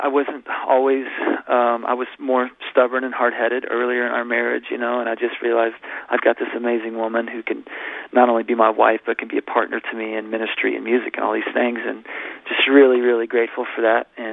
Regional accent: Houston, Texas, United States; They're actually a Houston band. I'm from Houston.

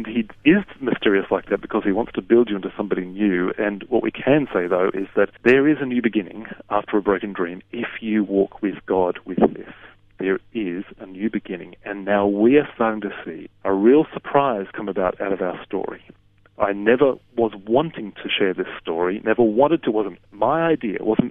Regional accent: Brisbane, Queensland, Australia; moved away as an adult; now in Oxford, United Kingdom; I grew up in Brisbane, I miss Brisbane.

